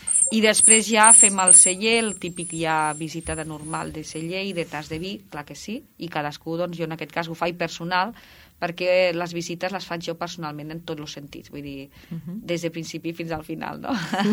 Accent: Balaguer, Catalonia, Spain; jo visc a Balaguer, també val a dir, tenim que fer una mica de territori. Jo sóc de Balaguer

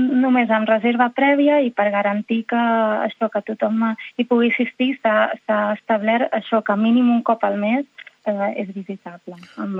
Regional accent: Tiana, Catalonia, Spain; Sí, soc de Tiana.

